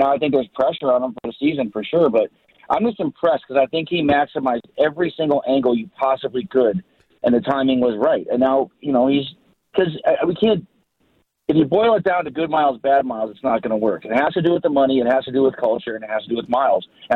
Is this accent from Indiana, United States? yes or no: no; Cleveland, Ohio, United States; now in Fort Worth, United States; I'm born and raised in Cleveland, just living in Fort Worth.